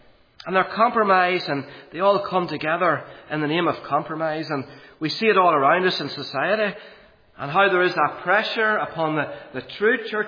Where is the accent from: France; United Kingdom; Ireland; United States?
Ireland; Monaghan, Ulster; I know what it's like growing up in Monaghan.